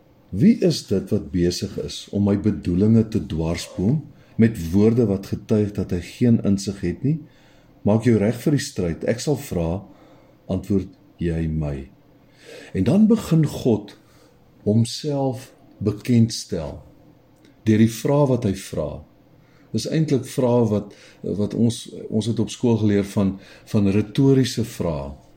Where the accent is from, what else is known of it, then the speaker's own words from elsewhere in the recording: Mpumalanga, South Africa; ek kom daar van die Laagveld af